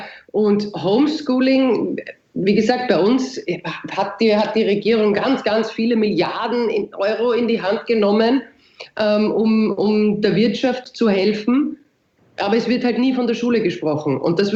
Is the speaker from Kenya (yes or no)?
no; Austria; bei uns in Österreich